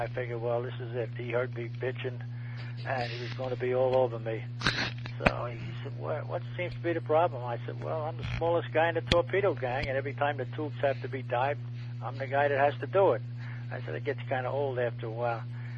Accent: Brooklyn, New York, United States; Okay, I was born in Brooklyn, New York, on the 18th of June, 1924. Lived in the city there until 1942 when I went in the Navy.

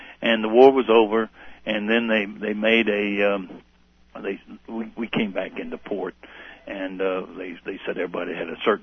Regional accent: Washington, District of Columbia, United States; born there; also born or lived in Hyattsville, Maryland; I was born in Washington, D.C., mm-hmm. April the 3rd, 1928, and lived in Washington, well, I say Washington, D.C. I was in the suburb of Washington, D.C., really, Hyattsville, Maryland, age of five

